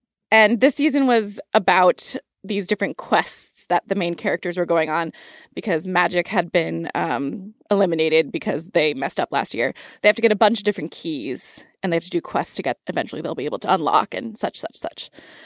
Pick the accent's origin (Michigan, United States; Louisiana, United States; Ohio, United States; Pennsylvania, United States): Pennsylvania, United States; Philadelphia; I'm from Philly. You can fight me. I'd be happy to fight. I'm from Philly.